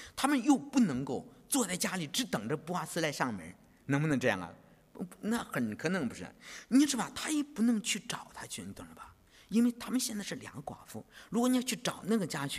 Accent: China; 我们中国人都知道婆媳关系很难处理啊

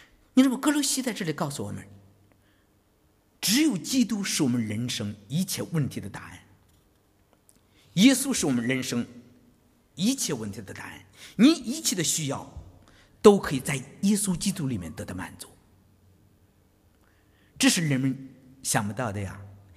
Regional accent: China; 信了耶稣以后，他才知道我们中国人的问题，最重要是我们没有真正的认识这个神。

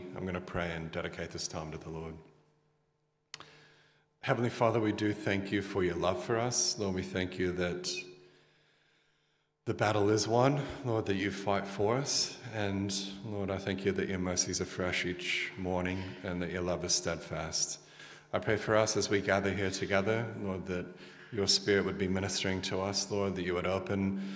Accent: Texas, United States; now in Australia; My wife and I'm originally from Texas. We had lived in Texas for a couple of years, most of my life here in Australia, but my wife went back to Texas with me

